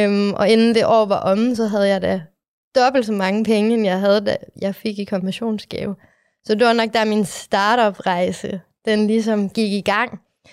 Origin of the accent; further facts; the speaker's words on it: Aalborg, North Denmark Region, Denmark; Jeg er fra Aalborg.